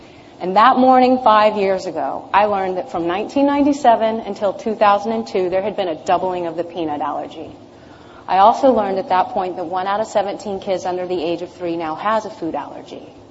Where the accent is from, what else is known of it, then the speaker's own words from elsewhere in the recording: Houston, Texas, United States; I was born and raised in Houston, Texas, on Twinkies and Po' Boys.